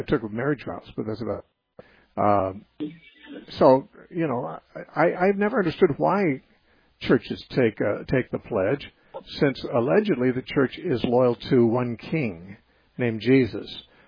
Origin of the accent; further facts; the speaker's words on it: United States; I thank God that I'm an American. I thank God that I was born here instead of in Iraq or Iran or almost virtually anywhere else in the world, frankly.